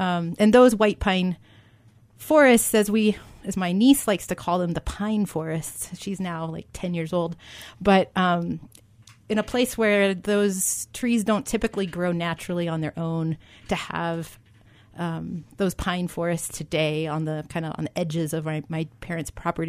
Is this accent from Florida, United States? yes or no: no; Missouri, United States; I grew up in southwest Missouri, right on the edge of the prairie and the Ozarks, in a little tiny place called Dade County, Missouri.